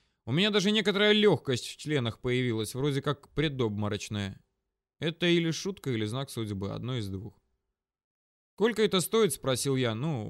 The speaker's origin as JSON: {"language": "Russian", "region": "Moscow", "country": "Russia", "said": "Это я из Москвы, с ней все понятно"}